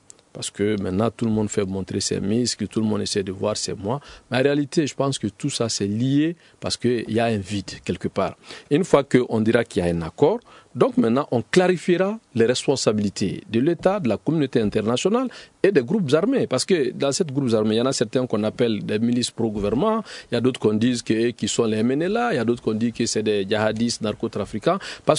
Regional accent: Mali; nous vivons ici à Bamako

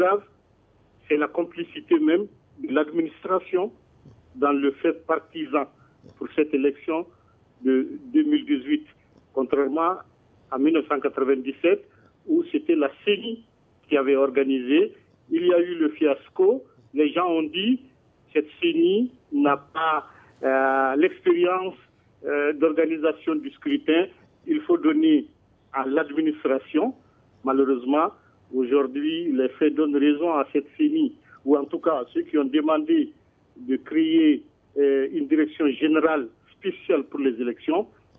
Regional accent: north, Mali; Moi, je suis ressortissant du Nord.

